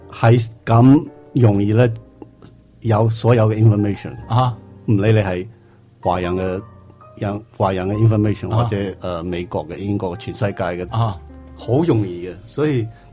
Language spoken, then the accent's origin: Cantonese; Fujian, China; 即系譬如讲，我系福建人啦，咁我去咗广州做嘢啦，咁我即刻可以。学广东话啦